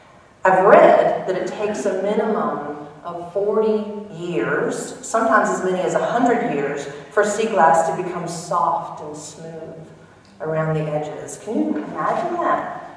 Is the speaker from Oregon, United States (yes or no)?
no; South Carolina, United States; As you can probably tell by my accent, I grew up in South Carolina. That is a state in the southern part of the United States.